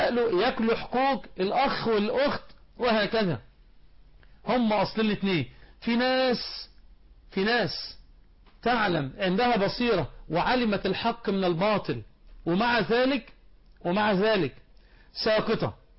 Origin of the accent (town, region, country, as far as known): Egypt